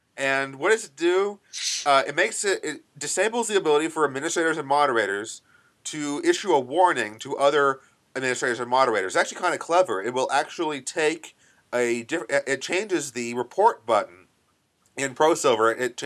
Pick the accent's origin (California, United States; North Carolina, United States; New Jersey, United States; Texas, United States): California, United States; I'm a Californian.